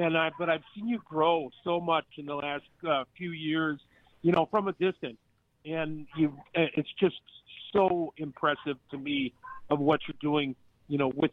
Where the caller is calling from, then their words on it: Cedarburg, Wisconsin, United States; I'm calling from a gig that I'm doing in Cedarburg.